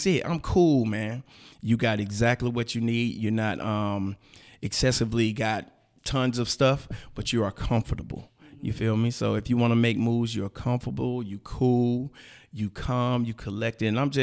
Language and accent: English; Decatur, United States; But do not get it twisted. I'm from Decatur, folk.